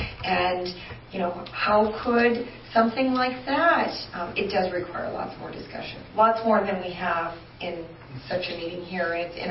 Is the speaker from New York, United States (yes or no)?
no; Indiana, United States; my home state of Indiana